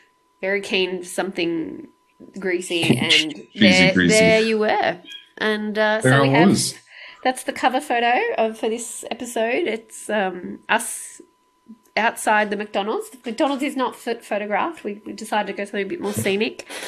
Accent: Sydney, New South Wales, Australia; because you were visiting Sydney and I'm from Sydney.

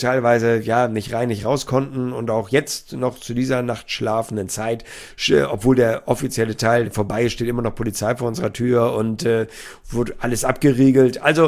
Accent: Hamburg, Germany; Das kann ich euch wirklich hier als Hamburger sagen.

